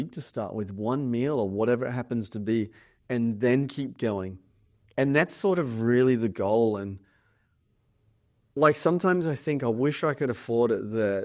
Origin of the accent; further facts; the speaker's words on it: Australia; I come from Australia and I've been in America a lot.